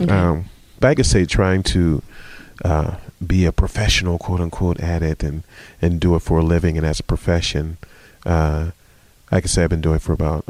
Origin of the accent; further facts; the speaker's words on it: Virginia, United States; also born or lived in Detroit, Michigan; You know, I am actually originally from Virginia.